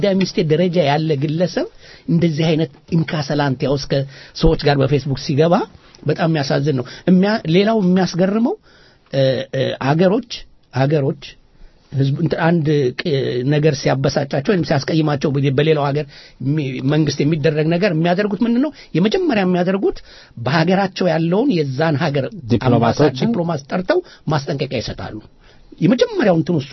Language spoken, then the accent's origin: Amharic; Addis Ababa, Ethiopia; also born or lived in Yugoslavia; እኔ ተማሪ የሃይ ስኩል ተማሪ ሆኜ ሰፈራችን ውስጥ አዲስ አበባ